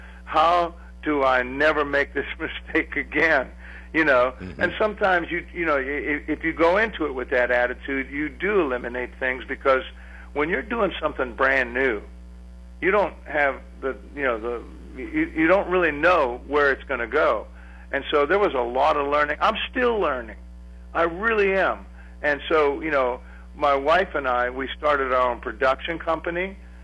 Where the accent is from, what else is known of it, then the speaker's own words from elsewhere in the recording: Aliquippa, Pennsylvania, United States; And growing up in Aliquippa, you know, you either went to college or you went to Jones and Laughlin, J&L Steel Mill.